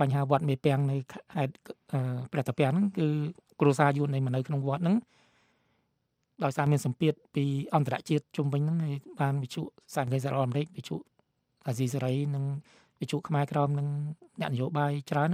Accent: Mekong Delta, Vietnam; moved away; ក្នុងនាមជាខ្មែរក្រមយើងចង់ឃើញខ្មែរទាំងអស់រួមរួមសាមគ្គីសន្តិភាពទៅយើងខ្មែរក្រមភៀសខ្លួនមកក៏បានសេចក្តីសុខ

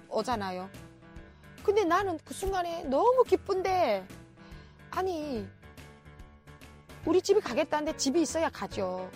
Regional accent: North Korea; 나 북한 사람이고

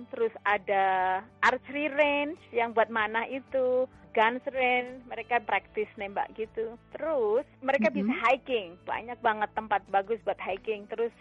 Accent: Indonesia; Indonesian is a second language; moved away; Aku dari Indonesia, bahasa Inggrisku kurang bagus. Sekolah juga lulusan cuma SMA saja kan.

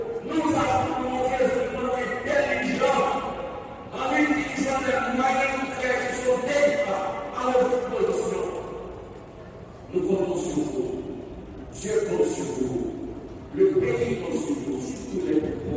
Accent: Haiti; Chez nous en Haïti, nous vivons dans un pays affaissé, mal, un pays aux abois

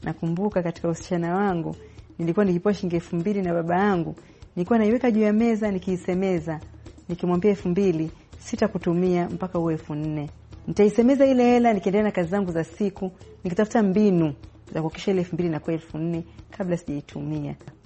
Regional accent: Tanzania; Kitu ninachokisema ni kwamba kama Mtanzania ukiwa unafanya jambo

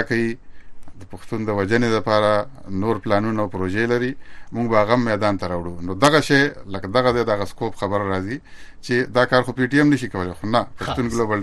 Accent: Afghanistan; now in Pakistan; وطن مې ټټوبې مې افغانستان دی که جغرافیه ته ورته په پاکستان کې اوسېږم د پاکستان زما ملک دی

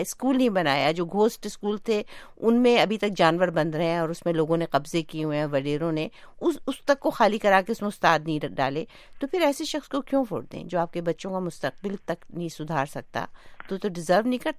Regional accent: Pakistan; now in Canada; مطلب میں تو خود ظاہر ہے آپ بھی وہاں کی ہیں, میں بھی وہاں کی ہوں, ہمیں کئی سال ہو گئے

